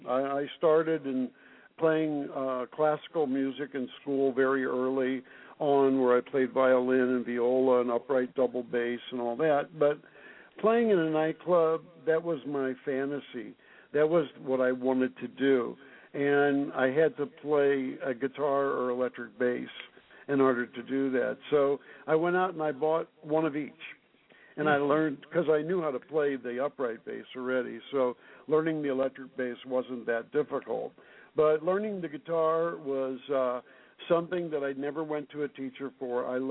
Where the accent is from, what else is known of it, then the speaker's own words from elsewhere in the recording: St. Louis, Missouri, United States; I am from St. Louis, and in the years that I was growing up, and in the years that I was 14, 15, and 16 years old, we're talking about 1958, 59, 60, and 61